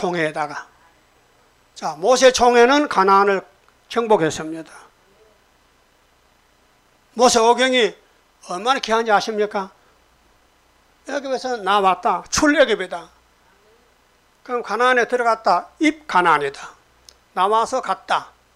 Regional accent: Uiseong, North Gyeongsang, South Korea; 제 고향이 경상북도 의성입니다.

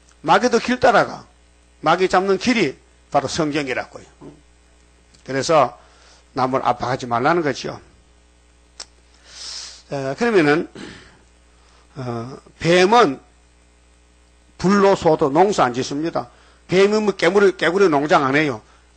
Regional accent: Uiseong, North Gyeongsang, South Korea; 어저께 경상북도 의성 우리 고향인데 기차가요 중앙선 기차가요 탈선했어요.

